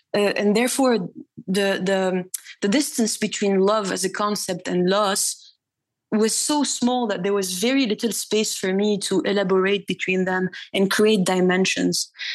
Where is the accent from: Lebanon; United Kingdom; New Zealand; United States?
Lebanon; South Governorate; English is a second language; also born or lived in Abidjan, Ivory Coast; I'm 25 years old. I was born in Ivory Coast in Abidjan, where I lived my early childhood. And then I repatriated with my family to Lebanon, to the south, where I currently am. It was only until 19 year old where I moved to Beirut to study literature.